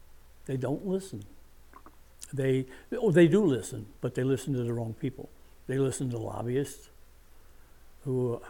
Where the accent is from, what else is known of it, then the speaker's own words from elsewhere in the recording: North Carolina, United States; born there; now in Wisconsin, United States; My mom, I was born in North Carolina, and when my dad retired from the Air Force, they went back to North Carolina